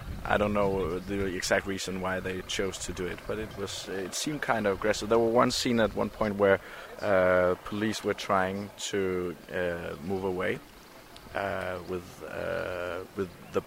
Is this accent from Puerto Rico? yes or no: no; Denmark; I'm a journalist from Denmark, working from the Danish newspaper Nyhedsavisen.